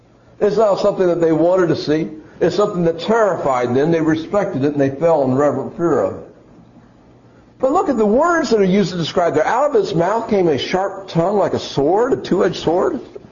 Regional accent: Pennsylvania, United States; I grew up in Pennsylvania. One of my favorite places to go was the battlefield at Gettysburg.

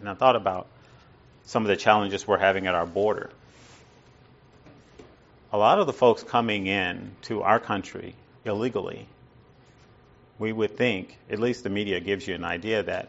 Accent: United States; because we're from the United States with an index of 15, we pride ourselves, and it's part of our culture, to preserve freedom

